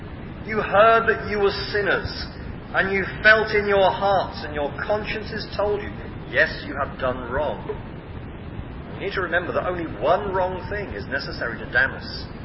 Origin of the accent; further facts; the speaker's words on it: England, United Kingdom; Is it because I've got a beard? Is it because I'm English?